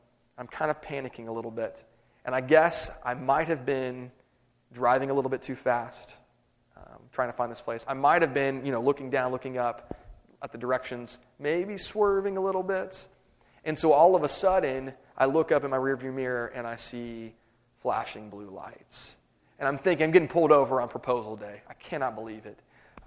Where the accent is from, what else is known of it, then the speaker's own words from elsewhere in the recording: Memphis, Tennessee, United States; She's from here, I'm from Memphis, but we ended up both at Harding.